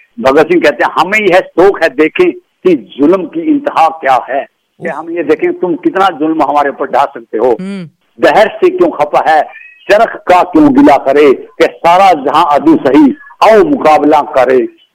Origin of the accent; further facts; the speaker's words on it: Kaithal, Haryana, India; मेरे गांव में, मेरे एक शहर पड़ता कैथल